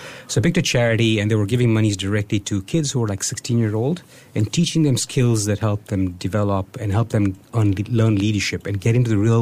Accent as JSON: {"language": "English", "country": "Kenya", "tie": "born or raised there", "said": "So I grew up in Kenya, where home is. Went to school there."}